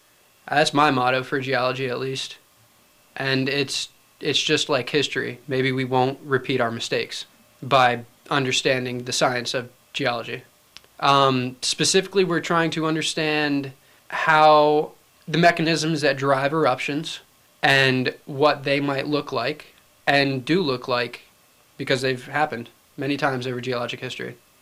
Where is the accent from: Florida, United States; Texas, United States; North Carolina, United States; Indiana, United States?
North Carolina, United States; Raleigh; I'm from Raleigh, North Carolina. I'm a senior geology major.